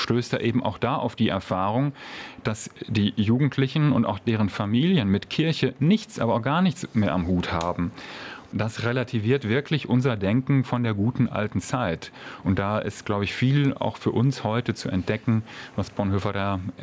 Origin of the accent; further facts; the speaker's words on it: North Rhine-Westphalia, Germany; Ich komme aus dem Sauerland.